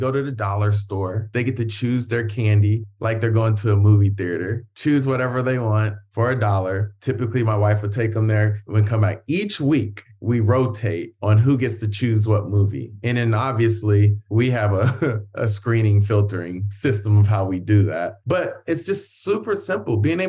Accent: Columbus, Ohio, United States; Yeah, I grew up in Columbus, Ohio, actually.

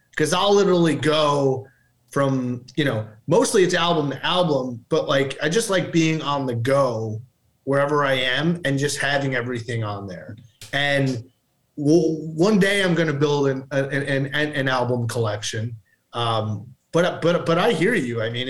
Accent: California, United States; I'm a Californian with an electric guitar.

